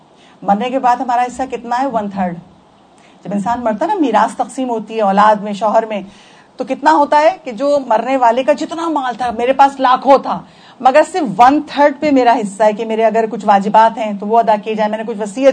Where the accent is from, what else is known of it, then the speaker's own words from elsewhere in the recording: Karachi, Sindh, Pakistan; اب ہم کراچی کے رہنے والے ہیں, یہی پیدا ہوئے ہیں, یہی زندگی گزاری ہے.